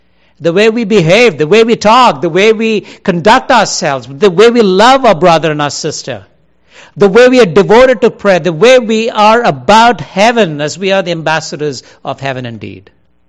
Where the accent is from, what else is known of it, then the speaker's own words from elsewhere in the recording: India; I'm from India, as you would have known, we were a British colony.